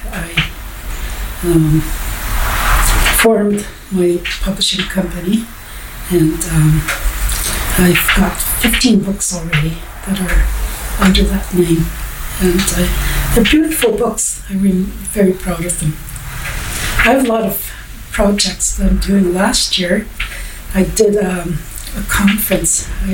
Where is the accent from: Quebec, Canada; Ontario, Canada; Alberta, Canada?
Ontario, Canada; Lac Seul; I am Bear Clan, and I'm from Lac Seul, Ontario. I have been a language teacher all my life, and I speak Anishinaabe Mohin.